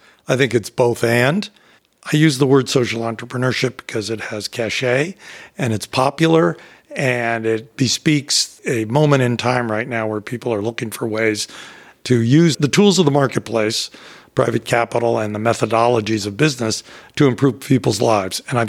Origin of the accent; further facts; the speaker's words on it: United States; the American government, which is the one I feel comfortable knowing about and criticizing because I'm an American.